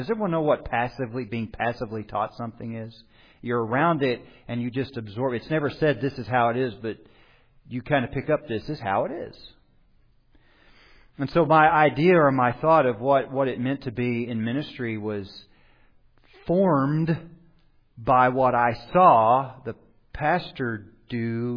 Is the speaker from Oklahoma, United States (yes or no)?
yes; Oklahoma, United States; So, I'm from Oklahoma, and in a particular part of Oklahoma, which is very different from just 1 hour north of me, from where I was in Oklahoma.